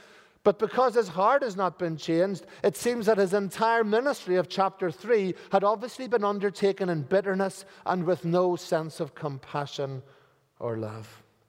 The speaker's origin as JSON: {"language": "English", "country": "Ireland", "said": "I am Irish after all."}